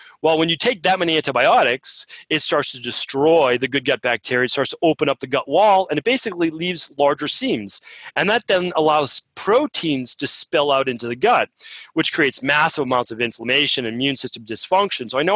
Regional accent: Medford, Massachusetts, United States; I grew up in Medford, Massachusetts.

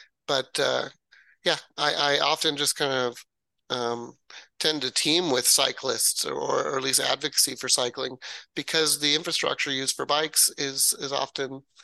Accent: Washington, United States; But right here in my hometown, there's Hurricane Ridge, beautiful access to the Olympic National Park.

